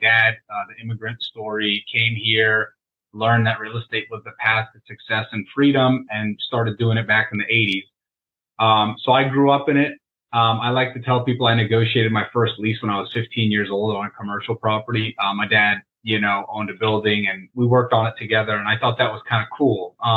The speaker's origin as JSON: {"language": "English", "town": "Tampa", "region": "Florida", "country": "United States", "said": "So all that was available down here in Florida, and I'm from Tampa Bay"}